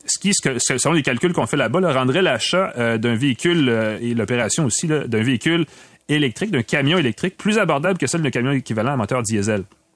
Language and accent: French; Quebec, Canada; chez nous, au Québec